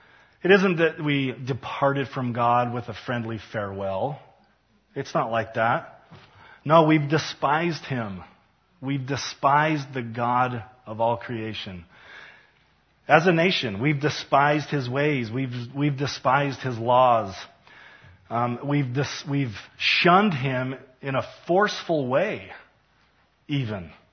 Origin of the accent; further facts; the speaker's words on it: Utah, United States; I grew up in Utah. We had a very heavy Hispanic population there growing up.